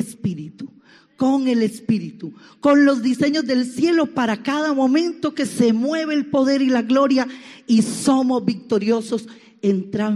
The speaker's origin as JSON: {"language": "Spanish", "region": "Caribbean Region", "country": "Colombia", "said": "Y si como costeña yo bailaba y cantaba vallenatos"}